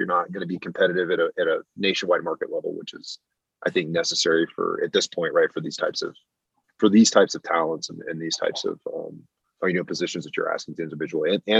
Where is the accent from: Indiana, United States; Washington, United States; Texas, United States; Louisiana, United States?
Texas, United States; in my hometown in Tejas, there was a small local bank